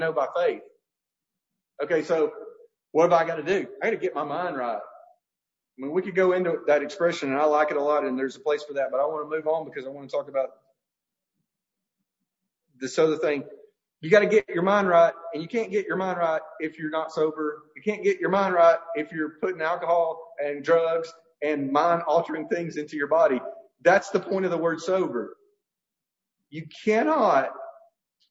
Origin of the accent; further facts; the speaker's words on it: Alabama, United States; I grew up in Northwest Alabama, and I grew up around people who just wanted to be different for the sake of being different.